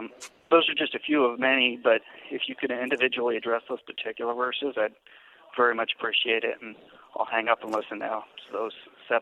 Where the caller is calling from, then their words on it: Bellevue, Nebraska, United States; Hi, Omaha, Bellevue, Nebraska.